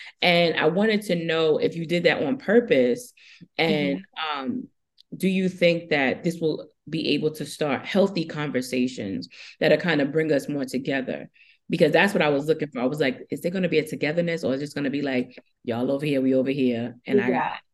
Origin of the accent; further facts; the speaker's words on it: Brooklyn, New York, United States; my roots are from down south and this, that, and the third. But when I grew up in Brooklyn, so I went to the Dominican ladies to do my hair.